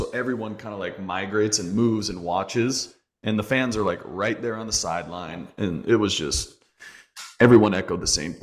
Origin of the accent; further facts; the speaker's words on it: Arizona, United States; Like I grew up in Arizona with Alan Gordon.